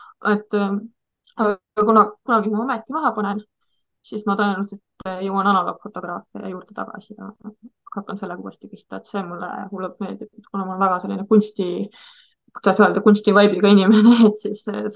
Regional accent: Valga County, Estonia; minu kodukandi kalmistu Valgamaal on Hargla kalmistu

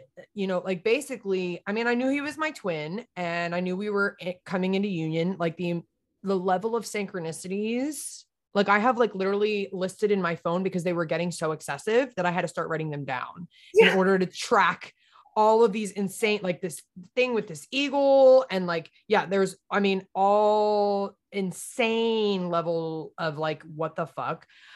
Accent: New Jersey, United States; And I grew up in Jersey. So I was like home, like Jersey.

